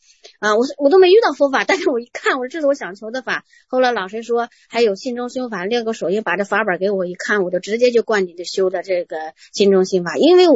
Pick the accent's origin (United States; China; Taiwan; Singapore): China; Tangshan, Hebei; 后来我因为我是唐山的嘛